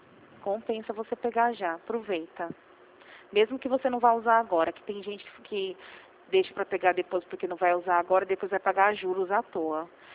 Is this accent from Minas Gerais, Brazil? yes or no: no; Rio Claro, São Paulo, Brazil; eu sou aqui de Rio Claro mesmo